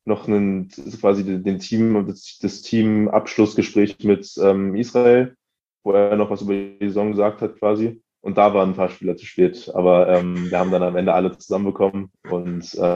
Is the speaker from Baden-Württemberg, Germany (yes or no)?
no; Berlin, Germany; Ich bin in Wilhelmsruh aufgewachsen, das ist in Pankow, aber so ein bisschen weiter draußen gelegen, würde ich sagen. Also es ist jetzt nicht in der Nähe von Prenzlauer Berg oder so hier, sondern ein bisschen mehr nördlich.